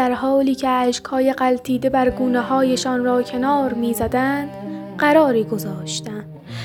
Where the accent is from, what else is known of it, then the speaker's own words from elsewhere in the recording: Iran; مهم این است که ما ایرانی هستیم.